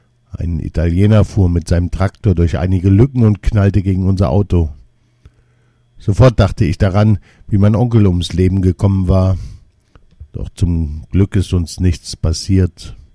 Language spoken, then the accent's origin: German; Lebanon; now in Germany; Ich bin Libanese und lebe seit 1993 in Deutschland. Ich spreche Deutsch, Englisch und Arabisch.